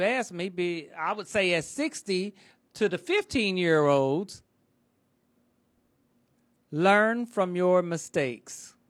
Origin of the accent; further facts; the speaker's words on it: Ohio, United States; born or raised there